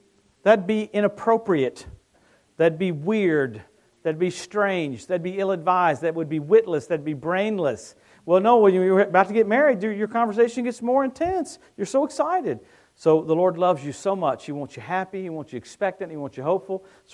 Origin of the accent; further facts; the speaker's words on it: the South, United States; But you get me because we're from the South.